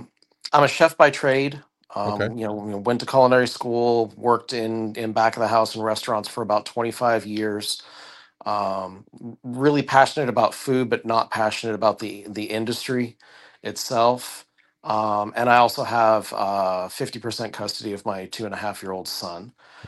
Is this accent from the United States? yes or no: yes; Los Angeles, California, United States; moved away as an adult; So I grew up in the Los Angeles area. I lived there for about 30 years. I'm currently in South Georgia, like in the middle of nowhere.